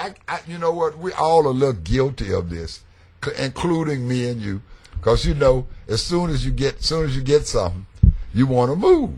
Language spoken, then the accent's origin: English; Texas, United States; I was raised in East Texas, which is, you know, I guess just as racist.